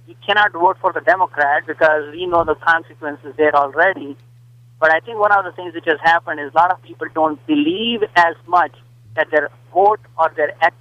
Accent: India; because I'm from India originally and a typical minority

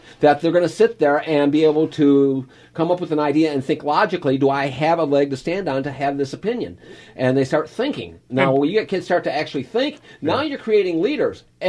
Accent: Canada; My father moved us to Canada when I was a young man. I grew up in Canada

